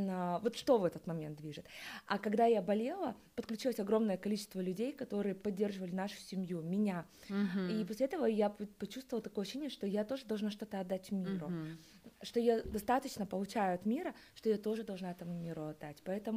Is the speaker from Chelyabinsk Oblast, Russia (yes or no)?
yes; Chelyabinsk Oblast, Russia; born there; я родилась сама в Челябинской области, муж мой из Свердловской области, и там у нас живут все наши родственники.